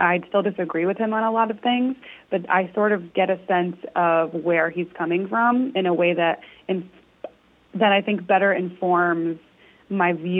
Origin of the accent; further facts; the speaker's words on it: Raleigh, North Carolina, United States; It was actually tested at my hometown paper here in Raleigh, North Carolina.